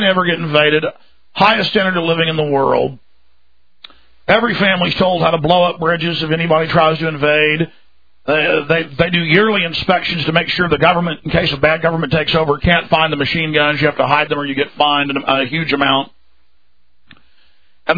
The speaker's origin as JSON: {"language": "English", "town": "Dallas", "region": "Texas", "country": "United States", "tie": "born or raised there", "said": "But growing up in Dallas, and it's still there in the parking garages, do you know where our nuclear fallout designated areas are?"}